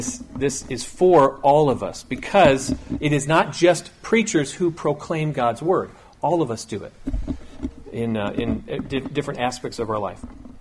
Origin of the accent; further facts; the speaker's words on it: New England, United States; the churches, the actual churches that I grew up in New England were really not like this